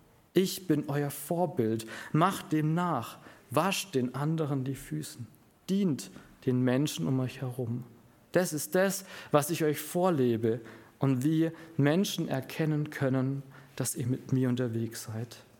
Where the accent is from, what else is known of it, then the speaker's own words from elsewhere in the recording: Schwäbisch Hall, Baden-Württemberg, Germany; Und ich komme aus Schwäbisch Hall, aus einer Salzstadt.